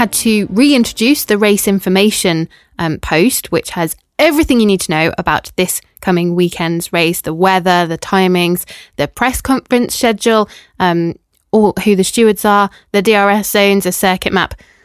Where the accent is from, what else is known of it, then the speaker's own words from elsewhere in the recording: United Kingdom; It's because we're British.